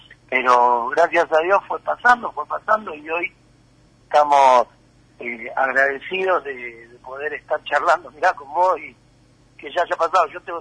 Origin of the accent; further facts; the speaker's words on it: Argentina; Yo me encontré con amigos que, como somos nosotros los argentinos, me abrazaron.